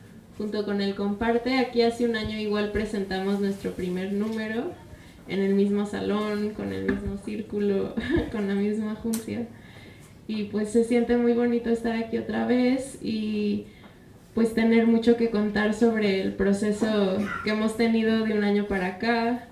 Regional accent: Chiapas, Mexico; la mayoría de los temas y de los escritores somos de Chiapas y si no mexicanos.

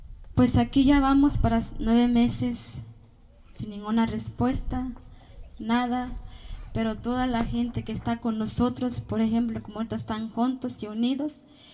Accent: Alpuyecancingo, Guerrero, Mexico; Yo vengo de Guerrero, yo soy de una comunidad de Alpuyecancingo, de las montañas, municipio de Bagoxingo, Guerrero.

